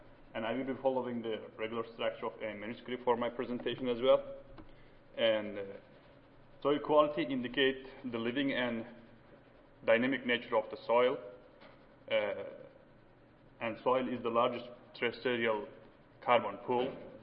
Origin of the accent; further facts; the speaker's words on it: Turkey; English is a second language; moved away as an adult; now in United States; I'm from Turkey.